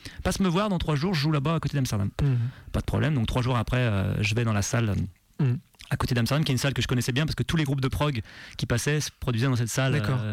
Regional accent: Lyon, Auvergne-Rhône-Alpes, France; donc je suis lyonnais, et j'ai commencé la musique live dans les pubs de la Croix-Rousse

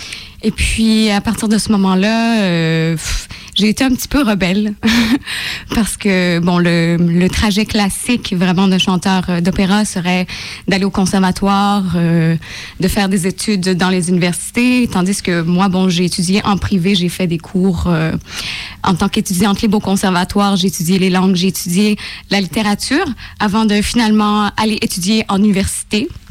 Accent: Quebec, Canada; accent: Québécois; Donc oui, mais je viens du Québec, du nord du Québec.

